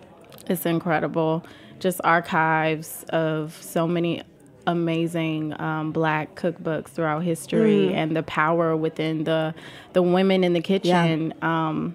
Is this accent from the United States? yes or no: yes; the South, United States; I'm from the South. Maybe that's why.